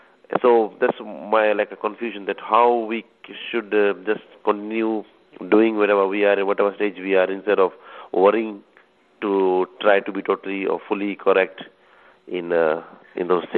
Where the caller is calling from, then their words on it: Orlando, Florida, United States; I'm speaking from Orlando, Florida.